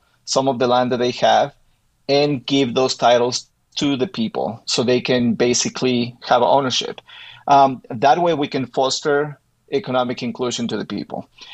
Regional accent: Ecuador; moved away as an adult; now in United States; I'm originally from Ecuador. I've been here in the States for about like 17 years, I think. I came to study at BYU, met my wife at BYU. She's from Utah, so we just stayed here.

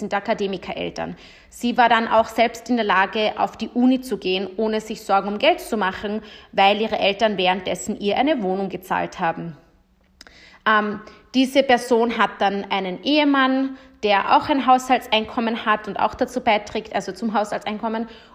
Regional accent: Austria; startend mit der Dachregion und hier natürlich meiner Heimat Österreich.

